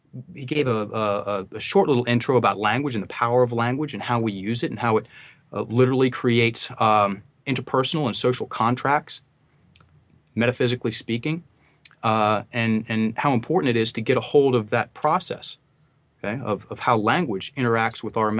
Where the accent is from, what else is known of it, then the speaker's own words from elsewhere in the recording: Virginia, United States; I'm just some average guy, right? I'm from Virginia. My dad is a small business owner. My mom, she was a school teacher